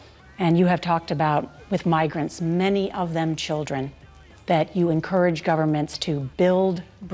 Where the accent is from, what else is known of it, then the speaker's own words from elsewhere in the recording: Texas, United States; I grew up in Texas.